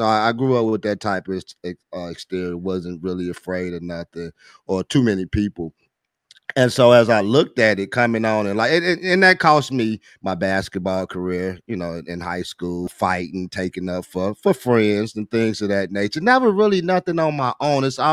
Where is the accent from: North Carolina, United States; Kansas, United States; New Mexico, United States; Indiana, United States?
Indiana, United States; Gary; you know, come from humble beginnings, born and raised in Gary, Indiana, home